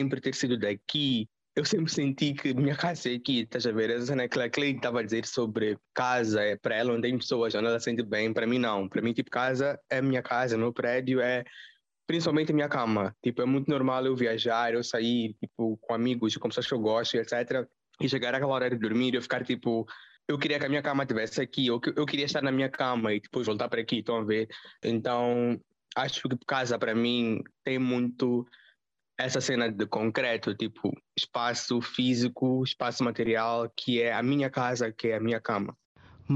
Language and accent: Portuguese; Maputo, Mozambique; Eu, por outro lado, nasci, cresci e ainda vivo em Maputo, e mais concretamente no bairro do Alto Maé